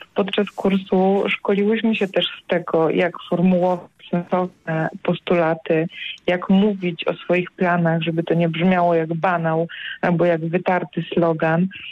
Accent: Łódź, Łódź Voivodeship, Poland; Ja jestem z Łodzi i tutaj w Łodzi mamy prawdziwy festiwal.

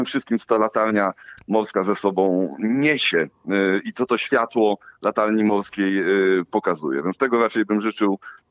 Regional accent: West Pomeranian Voivodeship, Poland; Ja się wychowałem na wyspie Wolin, tu też mieszkam

